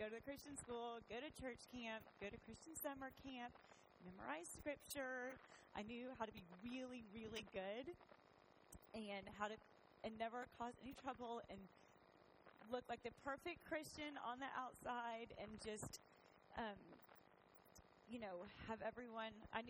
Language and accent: English; San Antonio, Texas, United States; I grew up here in San Antonio, just a few streets over in Almas Park.